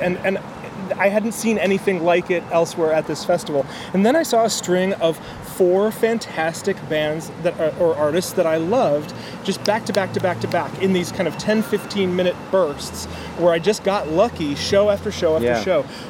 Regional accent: Madison, Wisconsin, United States; a band from Madison, my hometown, called

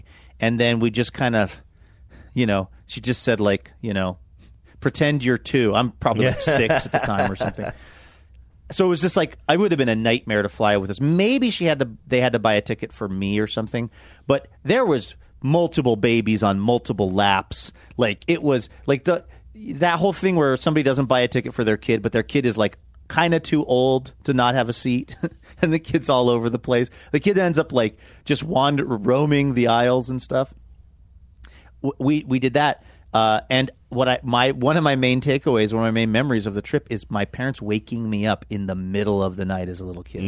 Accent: Pacific Northwest, United States; growing up in the Northwest, I have this ingrained thing

